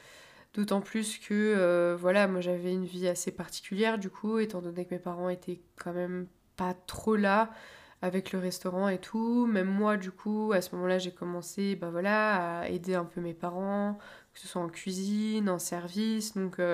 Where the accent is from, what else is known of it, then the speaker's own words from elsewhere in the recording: Brest, Brittany, France; also born or lived in Loire-Atlantique / Normandy; Donc moi je suis née à Brest, j'ai été dans un premier temps dans le Finistère, et puis après on est allé du côté de Nantes, donc Loire-Atlantique, pareil, toujours assez proche de la Bretagne.